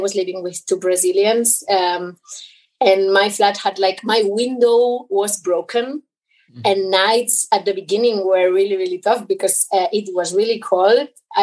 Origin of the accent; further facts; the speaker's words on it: Barcelona, Catalonia, Spain; And then when I would say, I come from Barcelona, people were like, that's a joke.